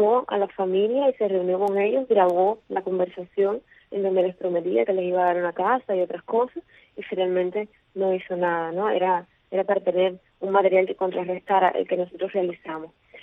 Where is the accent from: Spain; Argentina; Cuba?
Cuba; porque soy cubana